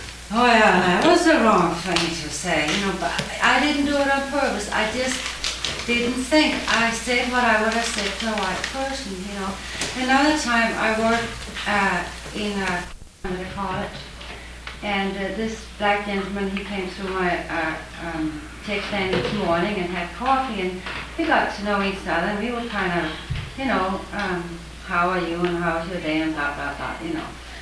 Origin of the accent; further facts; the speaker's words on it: Denmark; I'm from Denmark